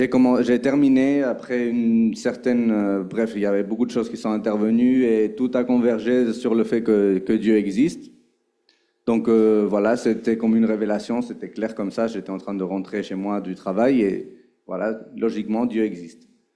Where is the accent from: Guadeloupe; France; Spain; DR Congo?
Spain; Madrid, Community of Madrid; moved away; also born or lived in Israel; moi je suis né en Israël et à mes 4 ans, ma mère et moi nous sommes partis à Madrid, j'ai grandi toute ma vie en Espagne.